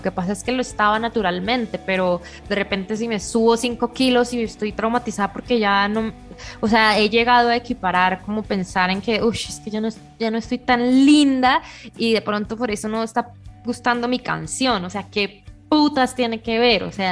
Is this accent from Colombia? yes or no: yes; Bucaramanga, Santander, Colombia; now in Mexico; Yo salí muy poco de Bucaramanga hasta que no tuve 16 años, que conocí, no, fue más pequeña, como a los 14, que ya fui a Estados Unidos.